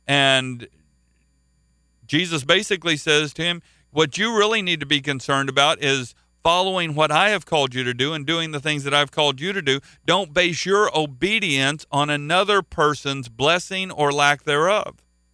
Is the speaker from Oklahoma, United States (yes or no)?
yes; Oklahoma, United States; I'm from Oklahoma, and one of our neighboring states is called Missouri. I went to school there.